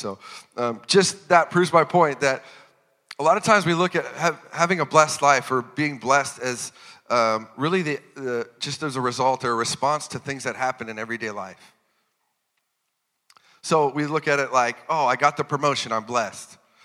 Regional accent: North Dakota, United States; now in Iowa, United States; My wife Kayla and I, we have lived in Iowa for almost 6 years now. It's been crazy. We are transplants from North Dakota

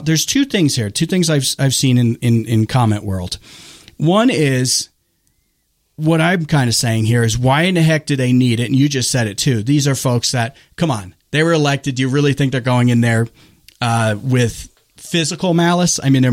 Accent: United States; As American citizens, especially since 9/11, we've had to go through lots of security.

